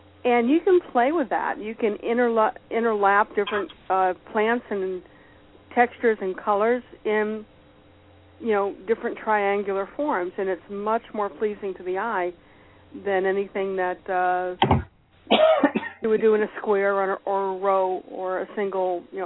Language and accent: English; New England, United States; I'm originally from New England, and we have this little viola called the Johnny Jump Up.